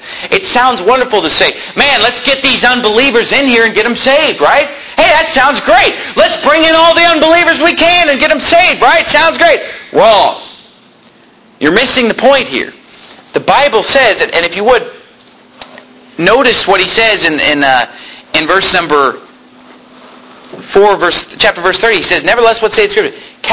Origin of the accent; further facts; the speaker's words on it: California, United States; My wife was raised in Germany, and I was raised in California